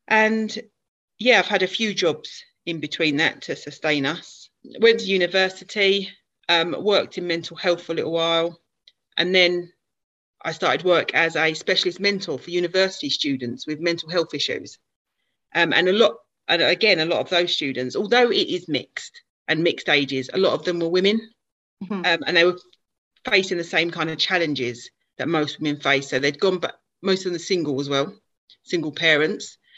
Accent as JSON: {"language": "English", "region": "East of England", "country": "United Kingdom", "tie": "born or raised there", "said": "We live in Brentwood, so I'm an Essex girl. I was born in Essex and I've always lived in Essex."}